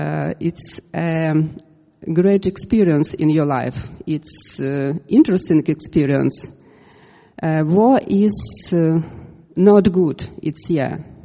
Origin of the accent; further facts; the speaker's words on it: Kyiv, Ukraine; English is a second language; I am 44. I am from Kyiv, And now I present you my reality. My reality is Ukraine